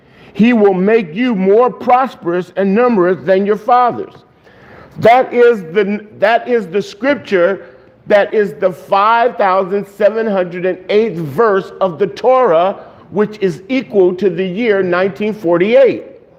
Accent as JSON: {"language": "English", "town": "Los Angeles", "region": "California", "country": "United States", "tie": "born or raised there", "said": "I mean, I grew up in South Central"}